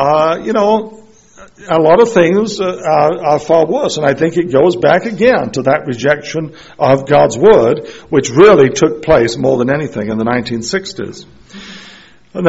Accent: England, United Kingdom; When I grew up in England, but I remember in the 1950s

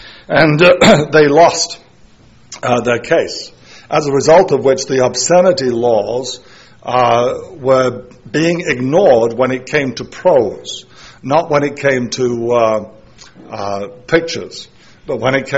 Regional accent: East Midlands, United Kingdom; D.H. Lawrence actually lived in my hometown area, just the next town, like 5 miles away, that's all.

